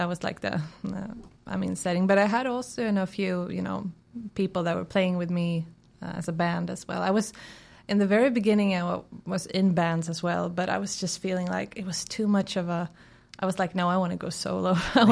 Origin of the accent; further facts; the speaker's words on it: Sweden; So my mother's Swedish. My dad is from Georgia, the country, and I'm born and raised in Sweden, and of course, and I was 12 years the first time I came to Georgia